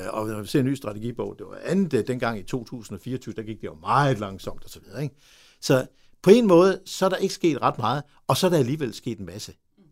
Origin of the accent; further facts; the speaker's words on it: Aarhus, Central Denmark Region, Denmark; Jeg er fra Aarhus, som I kan høre på min sprog, så når jeg siger sort, lort og 14, ikke, så det er meget tydeligt.